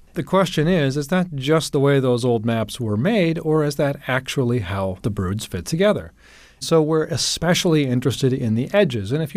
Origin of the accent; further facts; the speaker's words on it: Kansas City, United States; I grew up in Kansas City, and we had an awful lot of cicadas there every summer.